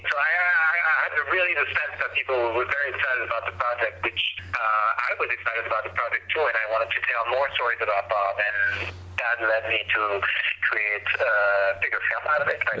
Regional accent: Paris, Île-de-France, France; I mean, I grew up in Paris, so I'm not familiar with, like, really harsh

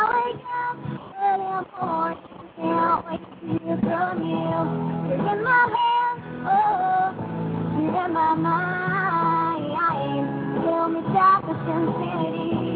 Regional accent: Nashville, Tennessee, United States; I'm from Nashville, Tennessee. I'm 20 years old, and I just recorded my debut album in Nashville

